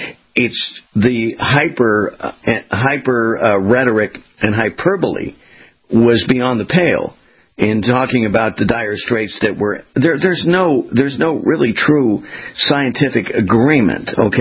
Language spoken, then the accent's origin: English; California, United States; I mean, I grew up choking in Southern California.